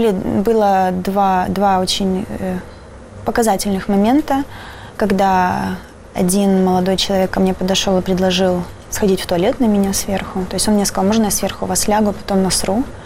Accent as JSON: {"language": "Russian", "town": "Kerch", "region": "Crimea", "country": "Ukraine", "tie": "born or raised there", "said": "все это начиналось с моего родного города, с Керчи."}